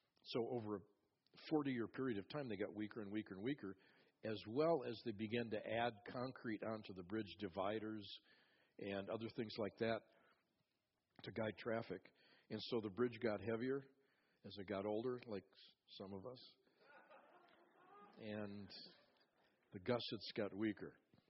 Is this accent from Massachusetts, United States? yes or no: no; Twin Cities, Minnesota, United States; I grew up in the Twin Cities, and I went over this bridge numerous times